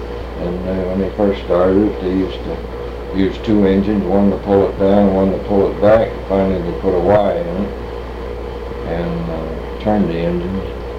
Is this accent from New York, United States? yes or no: no; Rock Hill Furnace, Pennsylvania, United States; also born or lived in East Altoona; Well, I was born in East Altoona. And my father worked on the Pennsylvania. I don't know what year it was, but we moved down to a place they called Rock Hill Furnace.